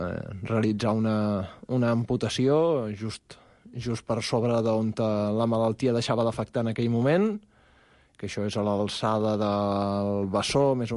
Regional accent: Barcelona, Catalonia, Spain; born there

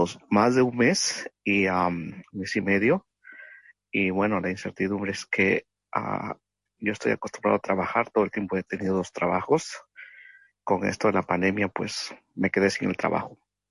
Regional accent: Mexico; now in Daly City, United States; Yo vivo en Daly City, soy de México y ya tengo aquí viviendo 26 años.

